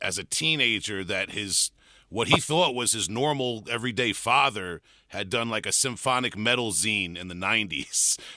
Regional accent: New York, United States; I'm not a well-educated man. I'm from New York here in the United States.

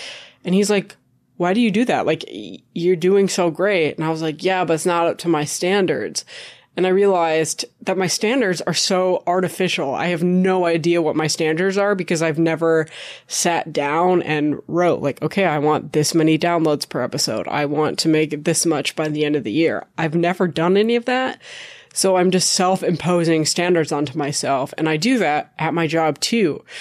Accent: Minnesota, United States; accent: Minnesotan; I call it pop because I'm from Minnesota, and I know I have a Minnesotan accent.

